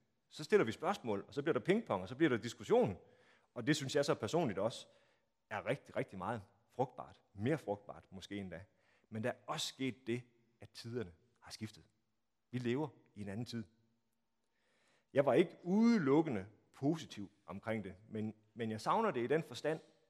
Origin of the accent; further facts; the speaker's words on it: Strandby, North Denmark Region, Denmark; now in Copenhagen, Denmark; i 1990 er det, da jeg flyttede til København, og jeg er vokset op i Strandby, hvor det var helt naturligt, at man kom i metodistkirken.